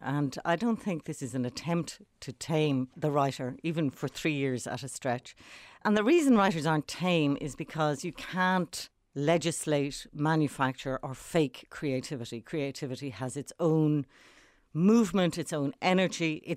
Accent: Ireland; We are Irish writers as a group.

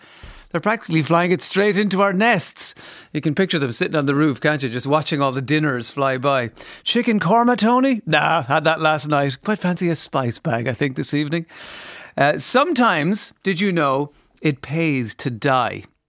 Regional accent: Limerick, Munster, Ireland; born or raised there

